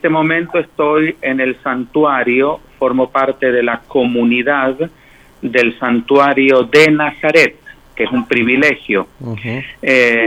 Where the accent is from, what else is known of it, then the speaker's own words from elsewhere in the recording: Rivadavia, Mendoza, Argentina; yo originariamente soy de Mendoza, de la provincia del Sol y del Buen Vino, particularmente del departamento de Rivadavia, que es un departamento dentro de la provincia.